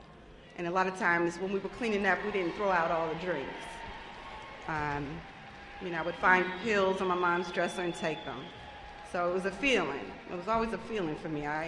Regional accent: Boston, Massachusetts, United States; I grew up in Boston. My mom is white. We grew up in a housing project.

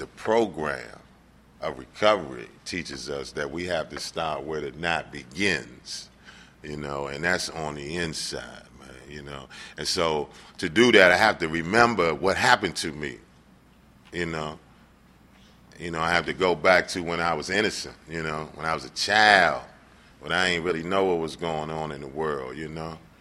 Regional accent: Virginia, United States; born there; I was born in Virginia, I was born in Loudoun County, Virginia.

